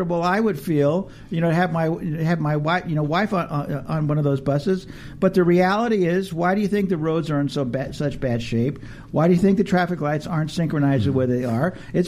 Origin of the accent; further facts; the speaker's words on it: Los Angeles, California, United States; I grew up here in the valley. You know, I tell people I'm from the land of Lincoln. That was Lincoln Heights. But I moved from Lincoln Heights to North Hollywood and grew up in the valley.